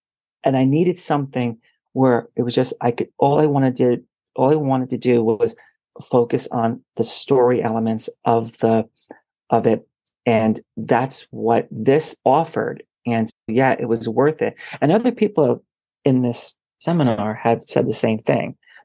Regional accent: New York, United States; I was born and raised in New York, and I went to a four-year college here.

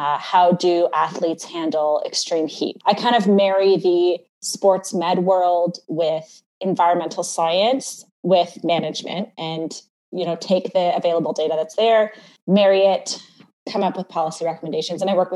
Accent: Canada; So I'm Canadian.

